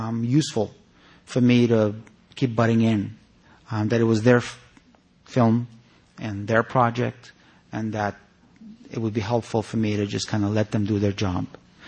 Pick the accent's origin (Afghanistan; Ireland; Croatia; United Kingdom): Afghanistan; now in United States; lived in the States for years, but I live in an Afghan community. I grew up around Afghans in Afghanistan. In the United States, I've lived around Afghans for the better part of 27 years.